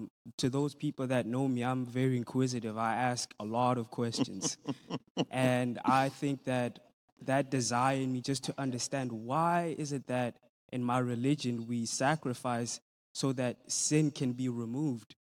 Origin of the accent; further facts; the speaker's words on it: South Africa; So I'm from South Africa.